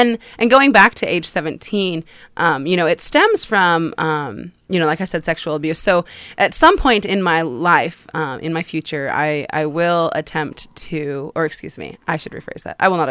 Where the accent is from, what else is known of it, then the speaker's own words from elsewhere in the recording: Seaside, Oregon, United States; Well, I was born and raised in Seaside, so I am a native, and I'm 31 years old